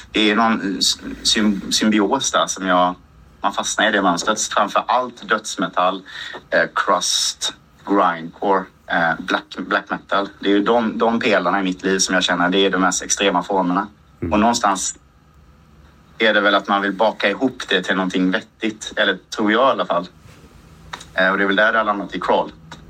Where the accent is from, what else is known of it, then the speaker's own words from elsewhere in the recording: Småland, Sweden; Vi är ju smålänningar och sådana skit.